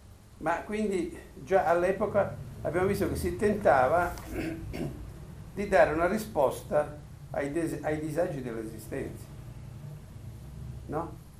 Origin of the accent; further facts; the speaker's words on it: Calabria, Italy; Mi ricordo un po' il mio paese, cioè quasi tutti disoccupati, in piazza a raccontarci. E invece c'era forse l'antica abitudine dei greci, perché il mio paese sotto c'è Sibari